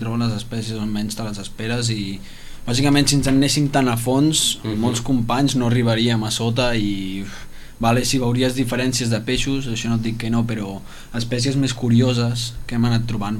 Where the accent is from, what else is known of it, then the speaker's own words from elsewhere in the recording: Mataró, Catalonia, Spain; jo et puc dir que jo vinc de Mataró, que està per allà també